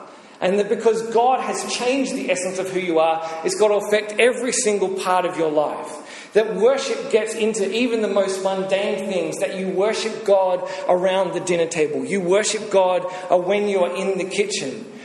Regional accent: Australia; And for me and the other Australians, it's not your thing, because you are eating away at my identity as an Australian when you enjoy Vegemite.

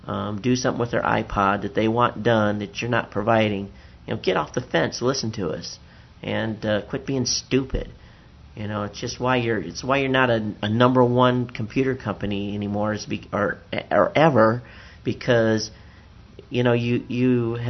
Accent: Hawaii, United States; Now, I'm from Hawaii. We never change our time.

